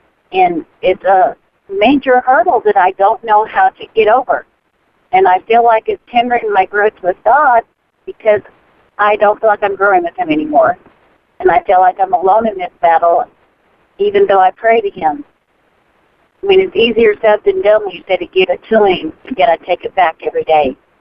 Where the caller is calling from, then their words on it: Florida, United States; I'm calling from Florida.